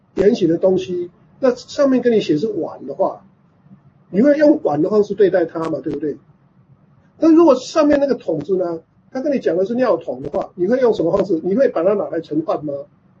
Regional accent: Taiwan; 所以我们台湾人在选举的时候就用菜图啊

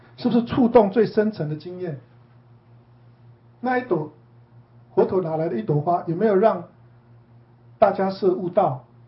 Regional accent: Taiwan; 像我们从台湾来的

